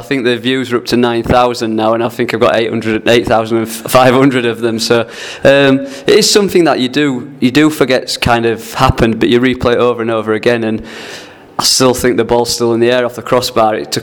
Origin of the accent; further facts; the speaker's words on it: England, United Kingdom; obviously I'm English